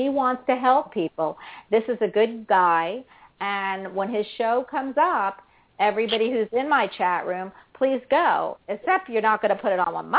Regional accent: Philadelphia, Pennsylvania, United States; also born or lived in New Jersey; I'm a city girl. I'm from Philadelphia and Jersey

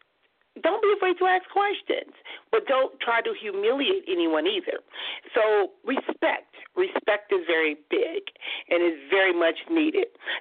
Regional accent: Compton, California, United States; Or if I say I'm from Compton, they feel that I'm ghetto.

